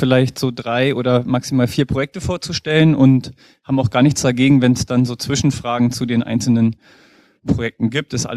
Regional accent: Berlin, Germany; born there; Also wir sind beide gebürtige Berliner, Ostberliner, um genau zu sein, und haben uns Mitte der 90er Jahre kennengelernt, da Mischa in die Gegend gezogen ist, in der ich damals schon gelebt habe.

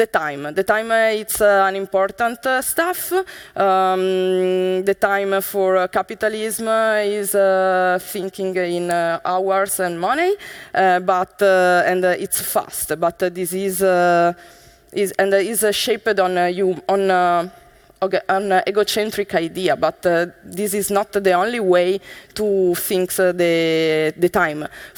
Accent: Bologna, Emilia-Romagna, Italy; English is a second language; and I come from Bologna. Okay, Bologna, if you imagine that this is Italy, it's here, Bologna.

